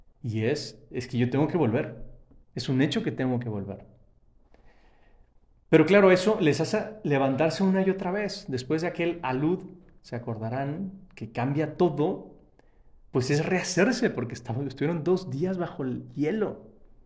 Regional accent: Panama; Así como en Panamá decimos nuestro istmo canalero, y los llaman el llano.

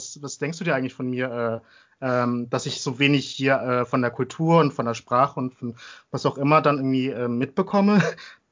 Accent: Würzburg, Bavaria, Germany; also born or lived in Wertheim; Und dann sage ich halt irgendwie, ich komme aus Würzburg oder aus Wertheim, wo ich geboren bin. Und die denken dann aber, dass sie irgendwie wissen wollen, wo meine Ursprünge herkommen, Laos.

